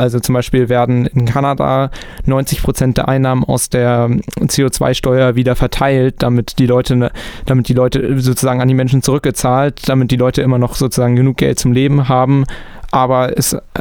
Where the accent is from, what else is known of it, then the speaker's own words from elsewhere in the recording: Kiel, Schleswig-Holstein, Germany; In Kiel, wo ich herkomme